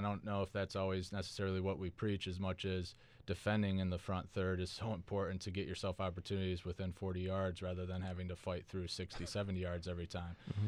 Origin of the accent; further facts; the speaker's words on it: Michigan, United States; Well, I'm from Michigan originally, so my parents still live in northern Michigan.